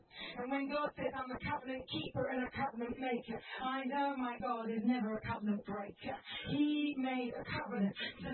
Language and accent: English; Oxford, South East England, United Kingdom; I come from Oxford. Every day that I walk to the bank, I walk over Broad Street where Cranmer, Latimer and Ridley were martyrs for their faith.